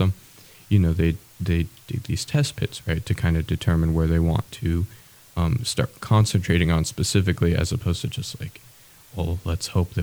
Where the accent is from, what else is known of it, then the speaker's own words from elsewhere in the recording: Fairbanks, Alaska, United States; Because, you know, growing up in Fairbanks, they talk a lot about the history of the town and stuff